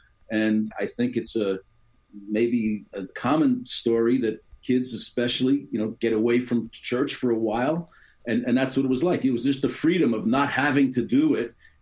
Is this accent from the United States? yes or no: yes; Belleville, New Jersey, United States; I was born and raised Catholic. I knew nothing else. I grew up in Belleville, New Jersey, and our parish was Holy Family Church in Belleville and Nutley, two community towns.